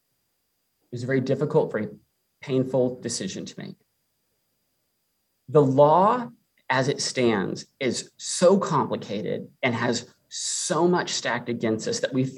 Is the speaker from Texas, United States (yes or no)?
yes; San Antonio, Texas, United States; Okay, so look, I grew up in San Antonio. I've lived my entire life here. I grew up with over 50 first cousins throughout South Texas.